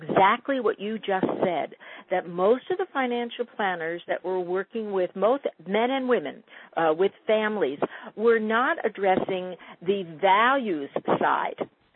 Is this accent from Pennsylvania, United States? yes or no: no; Albany, New York, United States; I grew up in Albany, New York, and we used to go down there and get a cork because we had those little cork guns